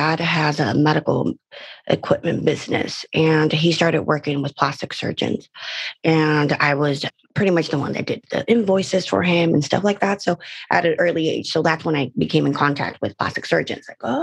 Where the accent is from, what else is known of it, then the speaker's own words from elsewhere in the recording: San Diego, California, United States; No, I'm actually from San Diego.